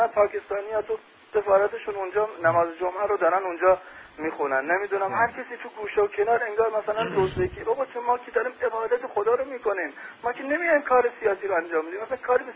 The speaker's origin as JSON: {"language": "Persian", "town": "Sanandaj", "region": "Kurdistan", "country": "Iran", "tie": "born or raised there", "said": "الان من خودم بچه سنندج هستم خب؟"}